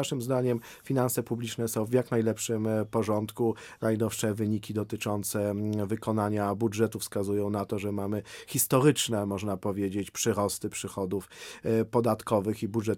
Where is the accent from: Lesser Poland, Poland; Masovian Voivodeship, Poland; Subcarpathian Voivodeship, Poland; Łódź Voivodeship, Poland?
Łódź Voivodeship, Poland; Łódź; Tak, łodzianin z urodzenia, z wykształcenia i z zamieszkania, ponieważ de facto czasowo przebywam oczywiście w Warszawie, moja rodzina tutaj mieszka.